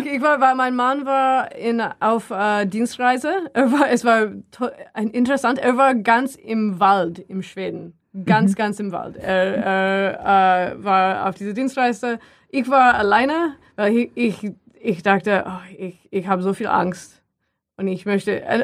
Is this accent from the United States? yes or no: yes; United States; German is a second language; ja, ich bin Amerikanerin